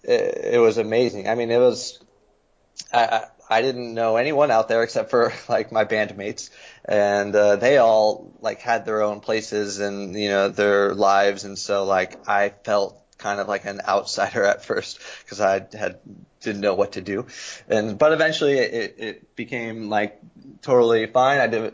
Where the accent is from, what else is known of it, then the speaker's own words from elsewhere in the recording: California, United States; I'm from the West Coast. I'm from the San Francisco Bay Area, so I knew I was going to move back to California.